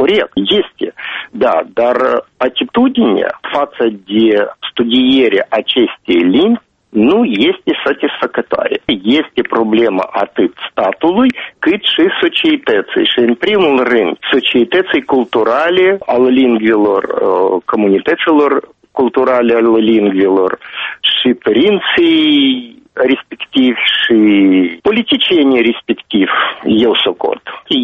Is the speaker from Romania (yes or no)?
no; Moldova; born there; Romanian is a second language; eu m-am născut aici în Moldova și mi se pare că datoria mea să știu limba statului unde eu m-am născut este indiscutabilă.